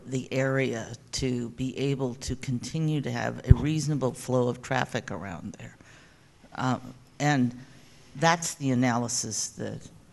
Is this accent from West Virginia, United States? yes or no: no; California, United States; I'm from Moorpark Meadows.